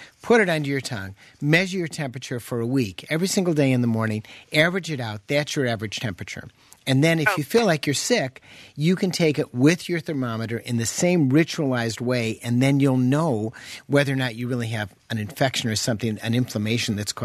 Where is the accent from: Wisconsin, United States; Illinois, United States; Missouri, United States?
Illinois, United States; Chicago; It's my first language, but the real problem is I'm from Chicago. I mean, I was born and bred in Chicago. And, you know, we talk differently in the Windy City